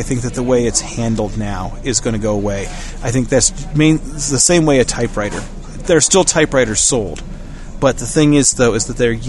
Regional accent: Cleveland, Ohio, United States; Even though I'm from Cleveland, I'll tell you something.

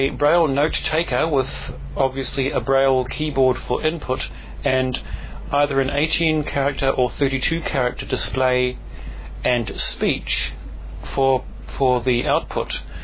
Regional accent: Auckland, New Zealand; I'm from Auckland, New Zealand.

